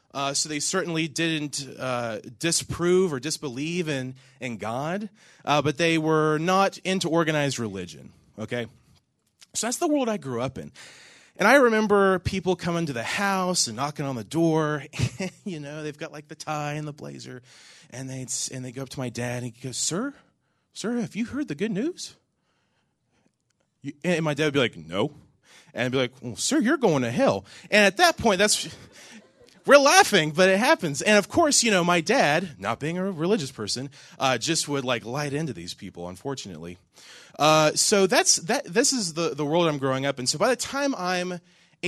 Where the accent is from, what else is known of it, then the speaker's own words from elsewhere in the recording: Ripley, West Virginia, United States; So I grew up in Ripley, West Virginia. Is there anybody from West Virginia in here? I'm the only country boy.